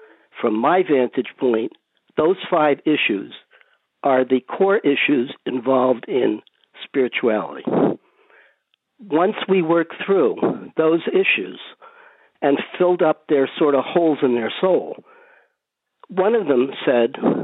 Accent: Miami Beach, Florida, United States; moved away as an adult; I came from Miami Beach, Florida. I escaped to Columbia University.

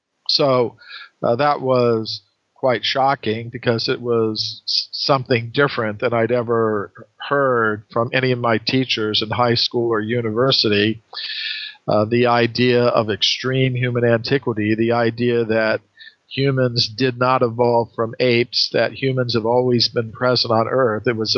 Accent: United States; born there; I was born in 1948 in the United States.

